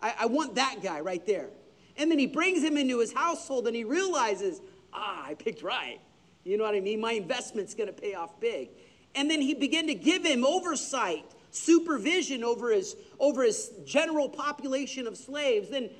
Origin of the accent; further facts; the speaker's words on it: Oklahoma, United States; I'm from Oklahoma. I can do that. A little bit, at least. My family is.